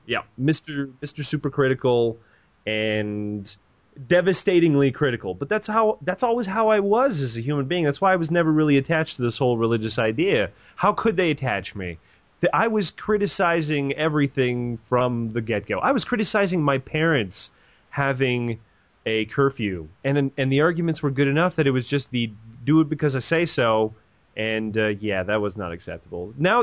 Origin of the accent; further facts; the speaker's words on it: Canada; I'm a Canadian, so we have it pretty sweet up here.